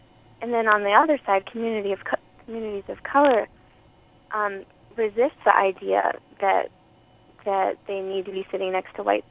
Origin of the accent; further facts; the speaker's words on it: Richmond, Virginia, United States; Well, you know, I'm from Richmond, Virginia. Which was the capital of the Confederacy during the Civil War, and I'm from the South